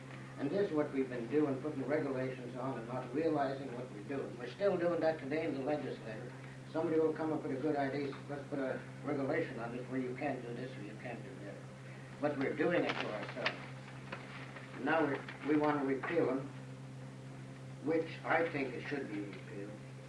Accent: Sand Point, Alaska, United States; I'm from Sandpoint out in the Shumigan Islands.

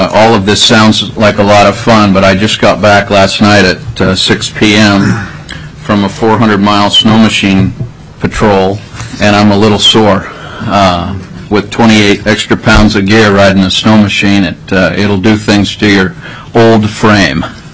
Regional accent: Alaska, United States; I was born and raised in Alaska.

